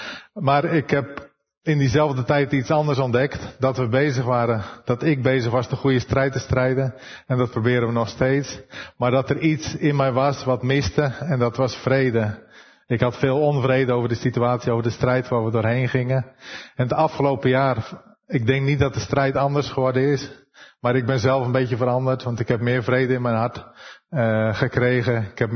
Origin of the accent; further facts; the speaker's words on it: Hardinxveld-Giessendam, South Holland, Netherlands; moved away as an adult; also born or lived in Rio de Janeiro / São Paulo; now in Ritápolis, Brazil; Ik ben getrouwd met Danielle. Wij komen oorspronkelijk uit Hanningsveld-Giessendam. En werken sinds 2005 in Brazilië. Daar hebben we eerst 3 jaar in Rio de Janeiro gewoond. Daarna 3 jaar in São Paulo.